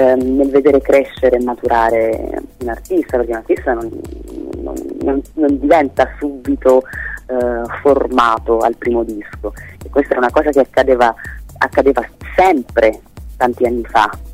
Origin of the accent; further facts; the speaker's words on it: Calabria, Italy; io sono calabrese, quindi sono abituata ad un clima decisamente più caldo